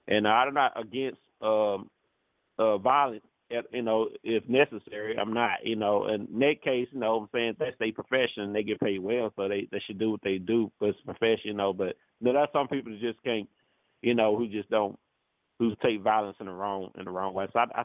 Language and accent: English; Texas, United States; Yes, I'm from Texas.